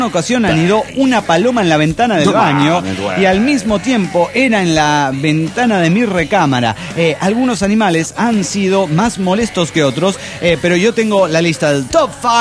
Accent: Guadalajara, Jalisco, Mexico; de Guadalajara, Jalisco, México.

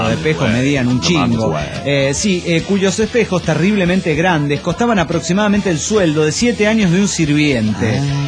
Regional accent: Madrid, Community of Madrid, Spain; de Madrid, España.

